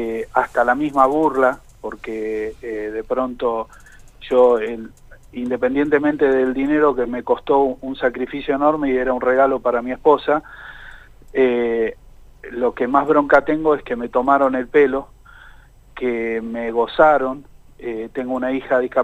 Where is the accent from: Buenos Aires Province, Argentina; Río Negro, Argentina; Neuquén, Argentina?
Neuquén, Argentina; Villa La Angostura; soy de Villa Langostura.